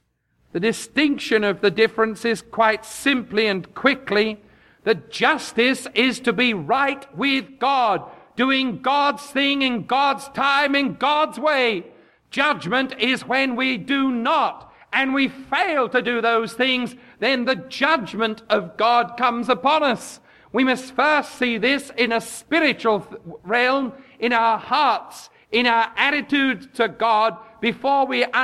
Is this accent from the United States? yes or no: no; England, United Kingdom; moved away; I know I tread on dangerous ground being an Englishman, but I fear nothing. I live here.